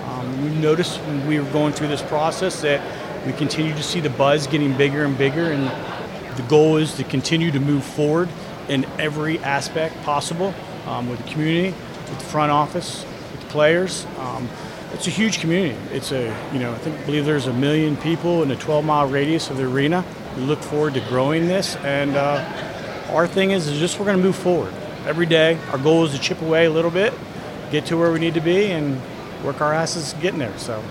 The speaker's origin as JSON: {"language": "English", "region": "Pennsylvania", "country": "United States", "tie": "born or raised there", "said": "I'm actually from Pennsylvania, so I grew up a Flyers fan, went to a lot of hockey games as a kid, went to a lot of minor league games in Hershey"}